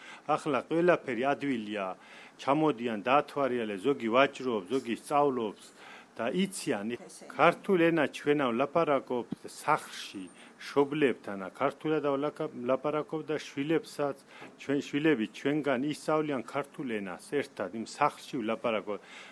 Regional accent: Fereydan, Isfahan, Iran; ირანიდან ვართ, ფერეიდანიდან, ქართველები ვართ, იქ ცხოვრობ.

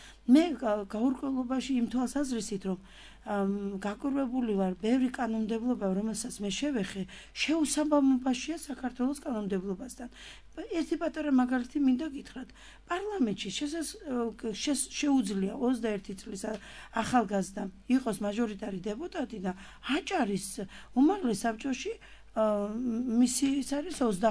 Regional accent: Samegrelo-Zemo Svaneti, Georgia; ყველა ჩემი ახლობელი და ნათესავი იქ მე ძირითადად სამეგრელოდან ვარ და იქ ცხოვრობდა.

